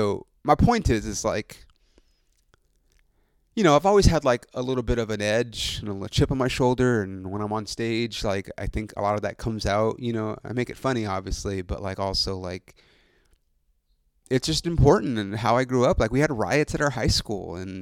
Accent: Ontario, Canada; I grew up in Ontario.

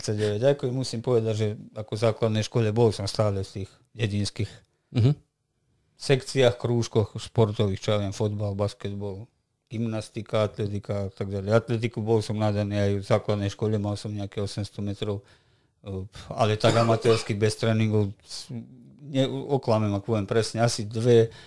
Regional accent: Serbia; nie si Slovák, ale si Srb, proste som Slovák zo Srbska

